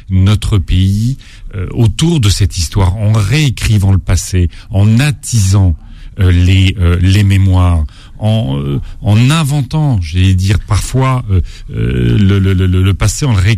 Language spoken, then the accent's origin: French; Hauts-de-France, France; Je suis Picard, mais ça reste mon club de cœur.